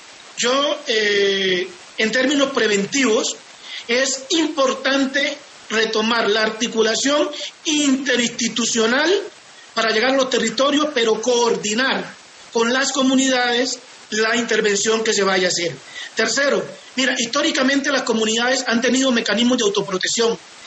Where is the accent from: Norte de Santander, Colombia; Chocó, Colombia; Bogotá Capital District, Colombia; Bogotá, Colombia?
Chocó, Colombia; Tanguí; yo soy un hombre del Pacífico, yo soy chocuano, yo soy de la cuenca del Atrato, de Tanguí